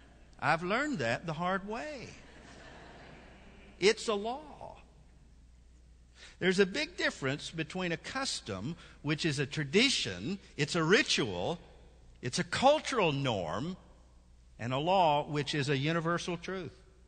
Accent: Nashville, Tennessee, United States; I remember in the 60s, growing up in Nashville, there was a group of people in our church

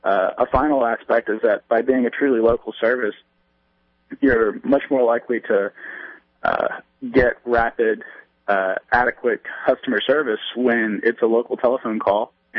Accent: Wilson, North Carolina, United States; So my hometown, Wilson, North Carolina, small, medium-sized city of about 40,000 in the eastern part of the state

